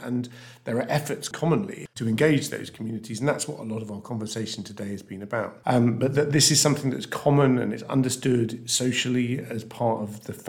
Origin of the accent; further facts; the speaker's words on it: South West England, United Kingdom; I grew up in Wiltshire. I see myself very much as a sort of Wiltshire boy, but I'm British as well. I can also be European, and I'm also, like, I have Scottish and Irish heritage